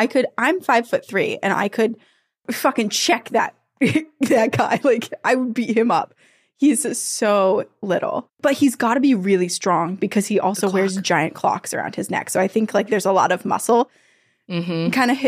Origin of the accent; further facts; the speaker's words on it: Vermont, United States; Yeah, I live right outside of Boston. I grew up in Vermont.